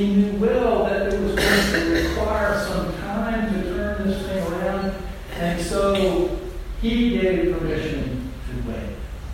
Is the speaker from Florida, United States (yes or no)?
yes; Florida, United States; I grew up in Florida, and I was a swimmer